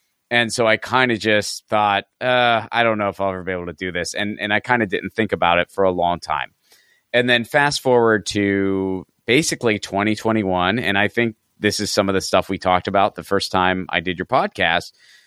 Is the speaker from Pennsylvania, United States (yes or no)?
yes; Pittsburgh, Pennsylvania, United States; And this was when I was still living in Pittsburgh, my hometown.